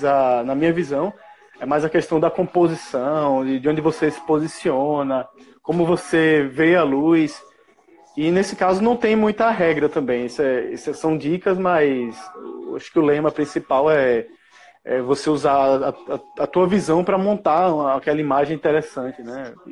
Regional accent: Maceió, Alagoas, Brazil; Sou de Maceió.

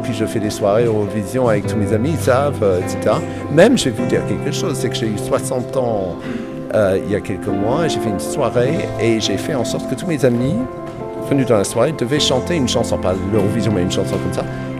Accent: South West England, United Kingdom; French is a second language; J'ai grandi en Cornouailles, où c'était un monde de granit un peu noir et blanc, il n'y avait que deux chaînes.

